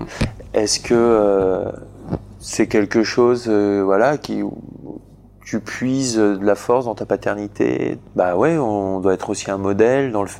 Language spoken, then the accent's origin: French; Bourg-en-Bresse, Auvergne-Rhône-Alpes, France; Enfin, même moi, je viens de Bourg-en-Bresse